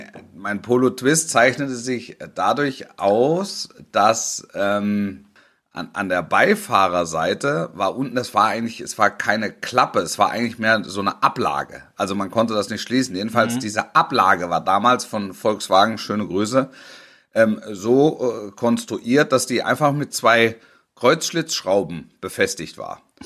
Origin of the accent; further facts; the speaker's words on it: Baden-Württemberg, Germany; Also ich bin im Schwäbischen groß geworden, Großraum Stuttgart.